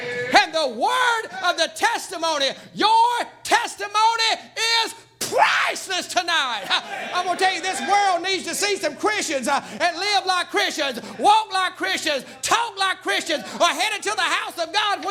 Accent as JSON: {"language": "English", "region": "the South", "country": "United States", "said": "I'm from the Bible Belt, and I'm going to tell you, I've always respected the Bible."}